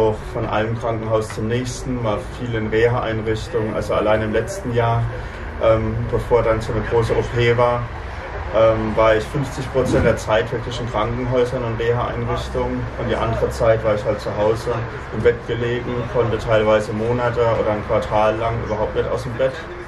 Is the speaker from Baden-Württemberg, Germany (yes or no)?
no; Neustadt, Rhineland-Palatinate, Germany; Ich komme aus Neustadt, falls es jemand kennt, in Rheinland-Pfalz.